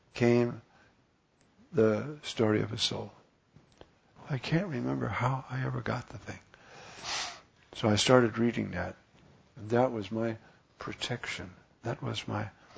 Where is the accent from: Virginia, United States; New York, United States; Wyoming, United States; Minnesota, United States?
New York, United States; Where are you from, boy? I said, New York. You ain't from New York. You're from the South.